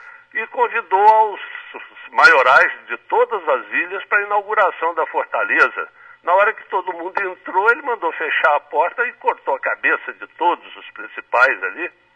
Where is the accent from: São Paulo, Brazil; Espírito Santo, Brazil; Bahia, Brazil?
Espírito Santo, Brazil; São Mateus; also born or lived in Dores do Rio Preto; eu nasci em Dores do Rio Preto. Depois fui morar, meu pai era um dos únicos sanitaristas aqui do Espírito Santo, foi mandado lá para São Mateus para fundar o primeiro posto de saúde do norte do Espírito Santo.